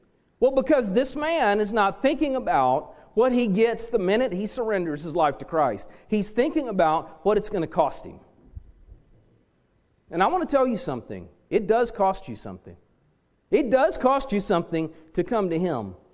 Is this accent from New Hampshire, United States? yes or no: no; Kansas City, Missouri, United States; Yeah, I'm from Kansas City, that's right.